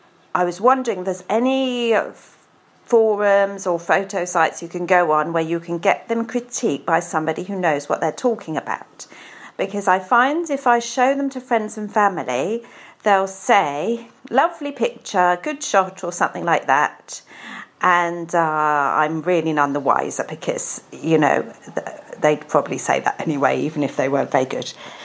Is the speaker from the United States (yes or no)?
no; England, United Kingdom; and I'm from England.